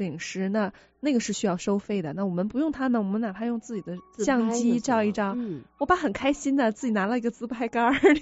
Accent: China; 因为我们是中国人嘛，亚洲人

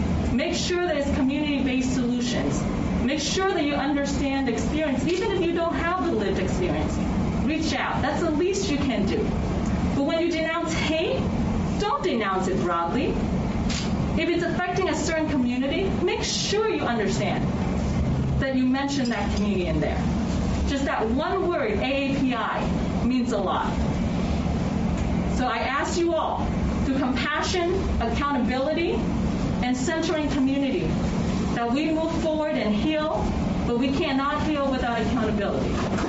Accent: United States; I'm just as American as everyone else.

